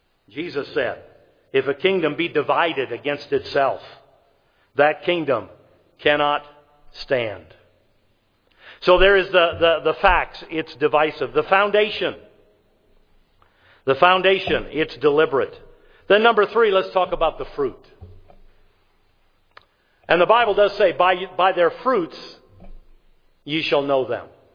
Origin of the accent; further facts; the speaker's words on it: New York City, New York, United States; now in Ohio, United States; We're not in Los Angeles, Detroit, my hometown, New York City.